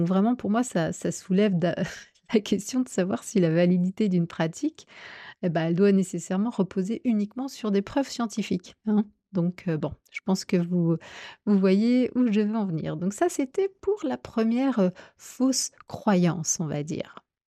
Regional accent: France; moi, je vous parle en tant que Française

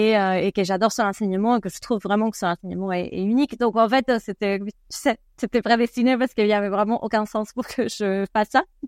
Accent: Argentina; c'est quelque chose qui est présent aussi chez moi en Argentine

